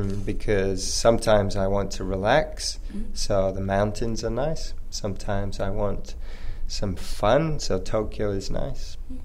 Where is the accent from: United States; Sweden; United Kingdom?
United Kingdom; England; now in Japan; I'm from England.